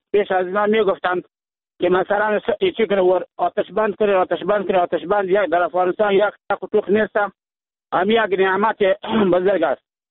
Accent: Iran; ما ایرانی هستیم با شما.

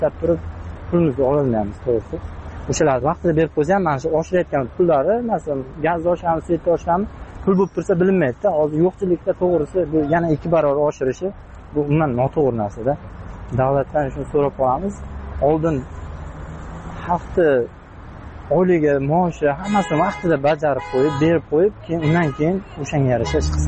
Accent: Qashqadaryo Region, Uzbekistan; To'g'risi, biz o'zim Qashqadaryodanman.

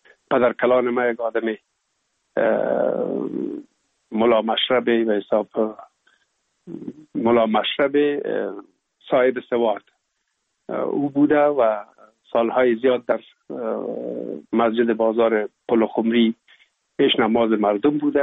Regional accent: Kabul, Afghanistan; also born or lived in Pul-e Khumri; بعد از او جاب کار بابی مساف در کابل میکرد و انتقال کرد به اینجا. ما همراه مادرم با بابی یا پدرم آمدیم به کابل

